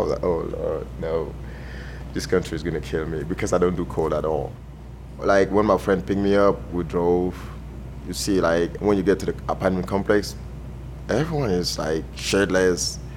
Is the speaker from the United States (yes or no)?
no; Cameroon; I'm from Cameroon in Central Africa, the best country in Africa. I'm a student at UT studying computer science